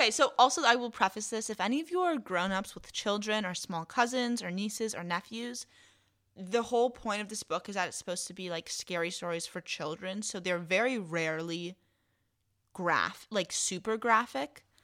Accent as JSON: {"language": "English", "town": "Los Angeles", "region": "California", "country": "United States", "said": "In case we haven't mentioned it enough already, we're from Los Angeles."}